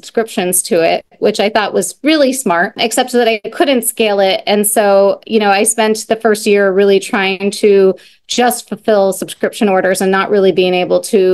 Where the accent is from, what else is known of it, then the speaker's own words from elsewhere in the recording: New England, United States; also born or lived in Canada; I was born in Canada and raised in New England.